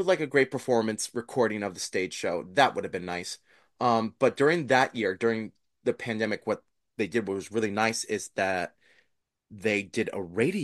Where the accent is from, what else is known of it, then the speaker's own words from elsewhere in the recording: New Jersey, United States; Podcasts, like I'm from New Jersey, is to bring awareness and bring love to things.